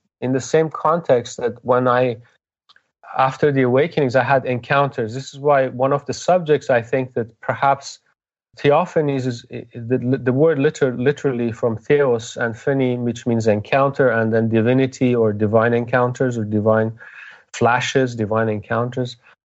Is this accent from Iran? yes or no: yes; Iran; I remember growing up in Iran, you know, when you're immersed in it and it's all around you in your culture